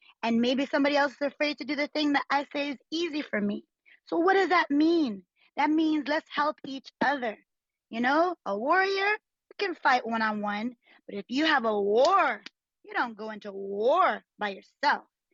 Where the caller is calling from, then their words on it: Maryland, United States; Greetings … Maryland, D.C.